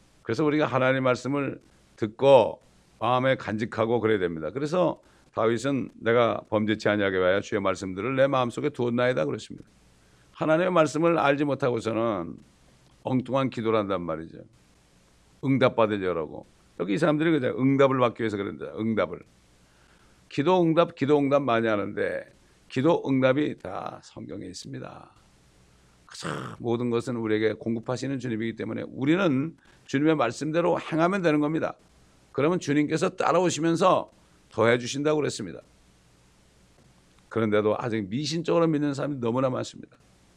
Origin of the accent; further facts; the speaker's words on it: South Korea; 참 우리 한국 크리스천들처럼 기도해 달라고 부탁 많이 하는 민족은 없을 거예요.